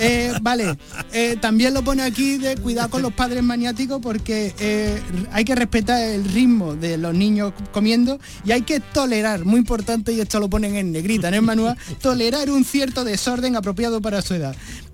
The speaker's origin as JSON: {"language": "Spanish", "region": "Andalusia", "country": "Spain", "said": "porque somos niños de Andalucía, de nuestra tierra."}